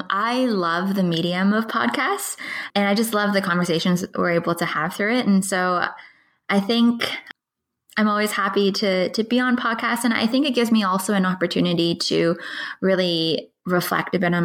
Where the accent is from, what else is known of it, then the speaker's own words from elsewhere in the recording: Scarborough, Ontario, Canada; Okay, so I grew up in Scarborough, Markham, and I went to public school.